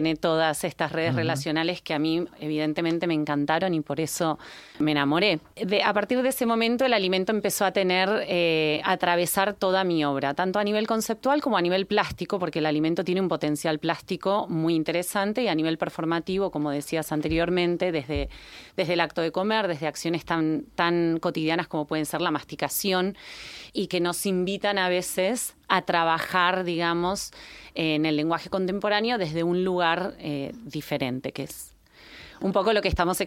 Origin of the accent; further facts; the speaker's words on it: Buenos Aires, Argentina; now in Barcelona, Spain; soc artista visual, soc argentina, nascut a Buenos Aires i visc a Barcelona des de fa 15 anys.